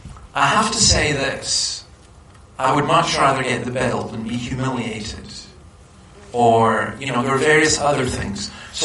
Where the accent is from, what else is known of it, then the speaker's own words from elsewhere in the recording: Scotland, United Kingdom; But I'm Scottish, so we don't cry.